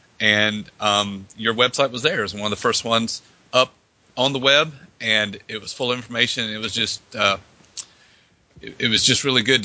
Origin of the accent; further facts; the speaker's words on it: Columbus, Georgia, United States; also born or lived in Birmingham; I live in Columbus, Georgia. It's where it's my hometown. I've spent a lot of years in Birmingham